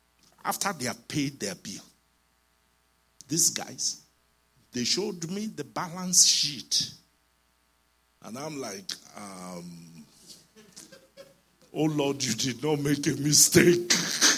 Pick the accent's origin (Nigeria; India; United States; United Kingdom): Nigeria; hello, hello, I'm a Nigerian pastor